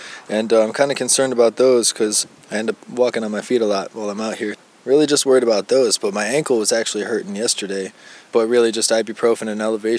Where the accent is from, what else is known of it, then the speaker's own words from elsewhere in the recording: Buffalo, New York, United States; now in Houston, United States; I'm from Houston, Texas, originally from Buffalo, New York. I'm 21 years old.